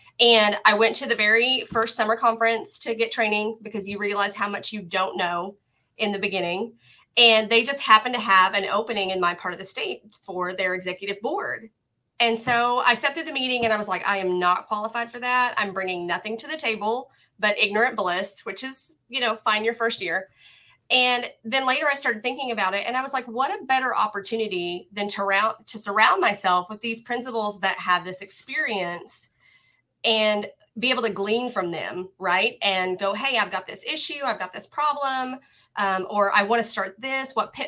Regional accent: Sallisaw, Oklahoma, United States; I grew up in Salisaw, Oklahoma originally.

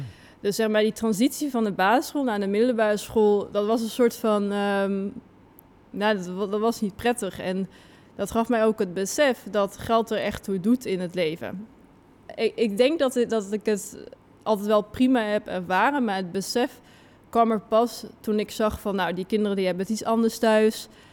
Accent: Vught, North Brabant, Netherlands; ik ben opgegroeid in Vught. Mm-hmm. Een dorp waar het verschil tussen rijk en arm best wel zichtbaar is.

